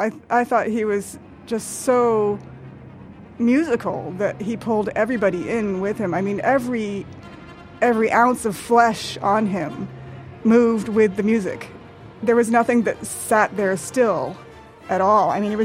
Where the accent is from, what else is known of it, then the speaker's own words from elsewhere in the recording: Miami, Florida, United States; Growing up in Miami, there were several really amazing concert series that we would go to.